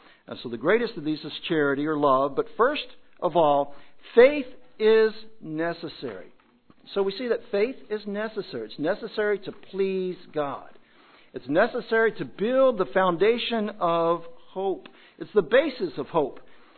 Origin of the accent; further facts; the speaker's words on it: Kentucky, United States; When I grew up in Kentucky, I lived very near Churchill Downs